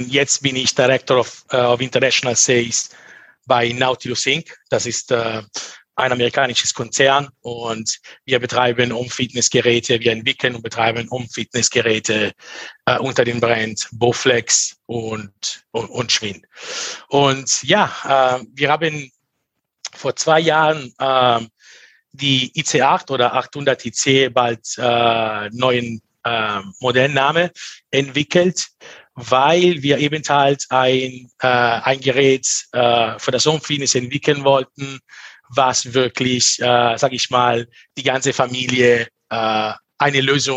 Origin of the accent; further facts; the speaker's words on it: Italy; born there; German is a second language; Ich bin gebürtiger Italiener, aber ich habe an der Deutschen Sporthochschule Köln studiert. Daher kann ich ein bisschen Deutsch.